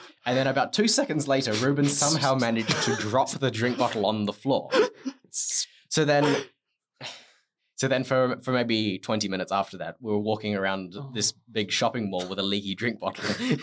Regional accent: Singapore; And so we're Singaporean, which is more in Australia.

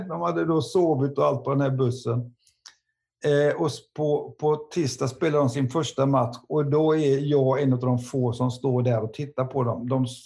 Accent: Gothenburg, Västra Götaland County, Sweden; Hon ser också att jag är svensk. Och så kommer hon fram efter ett stund så säger hon så här. Du är från Sverige, va? Ja, jag är mänsan. Från Göteborg, va? Ja, jag är mänsan, ja.

